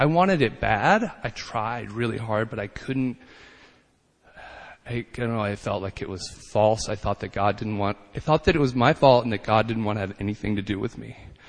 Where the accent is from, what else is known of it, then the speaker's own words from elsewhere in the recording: Dayton, Ohio, United States; I grew up outside of Dayton, Ohio, in a very sort of like normal town, USA, where everybody else seemed really normal